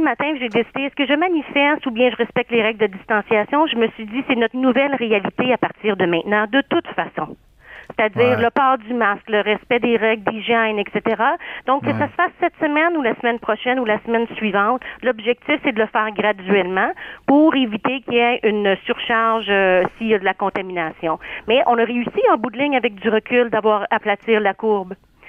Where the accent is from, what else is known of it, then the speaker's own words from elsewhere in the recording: Quebec, Canada; nous autres, on n'est pas des Hongrois, on est des Québécois.